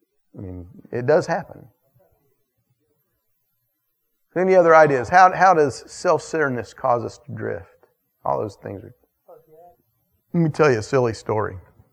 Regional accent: Atlanta, Georgia, United States; I grew up in Atlanta. I was a city boy, okay?

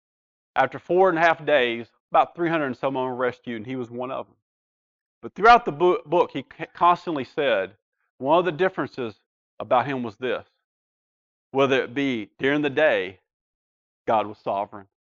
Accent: Kentucky, United States; We're from Kentucky, for those who don't know that.

